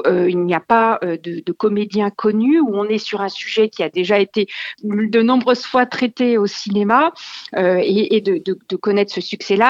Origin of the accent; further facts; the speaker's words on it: France; je suis fière en tant que Française de voir qu'elle reçoit ces prix-là.